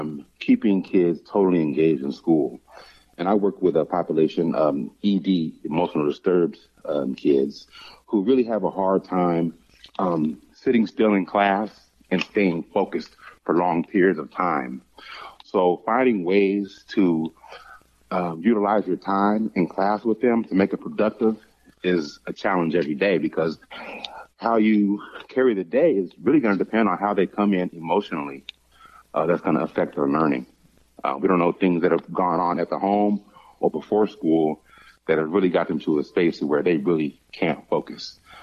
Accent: Pomona, California, United States; now in Arizona, United States; Well, I'm actually from Pomona and then off to San Jose State University.

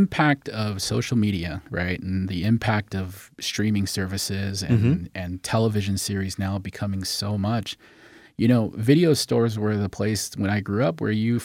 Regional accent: Arizona, United States; I grew up, I'm Native American, I'm Navajo and Apache, and I grew up, you know, with connections to my family members throughout the state of Arizona.

